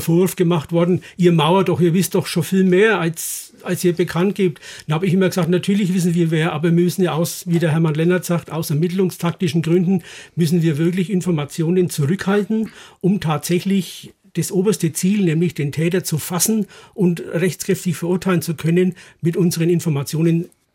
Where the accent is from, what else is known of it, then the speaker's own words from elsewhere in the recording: Nuremberg, Bavaria, Germany; Ich bin in Nürnberg geboren, ich bin in Nürnberg aufgewachsen, zur Schule gegangen, bin dann bei der Bereitschaftspolizei in Nürnberg eingestellt worden